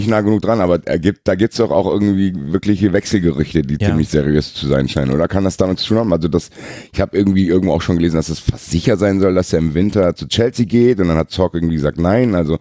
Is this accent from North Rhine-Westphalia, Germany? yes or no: yes; Dortmund, North Rhine-Westphalia, Germany; Und ich als Dortmunder würde ich mich da trotzdem dann ein bisschen ärgern